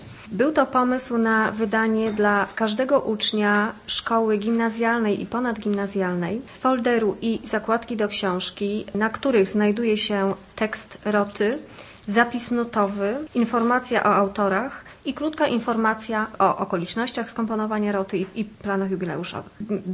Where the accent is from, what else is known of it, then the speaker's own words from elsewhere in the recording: Poznań, Greater Poland Voivodeship, Poland; chociaż my poznaniacy uznajmy, że ten rok jemu jest poświęcony